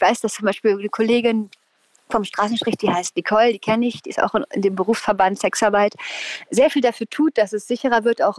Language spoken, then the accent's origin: German; East Germany, Germany; Ich bin in sehr liberalen Verhältnissen aufgewachsen. Meine Eltern waren Künstler, ich komme aus dem Osten.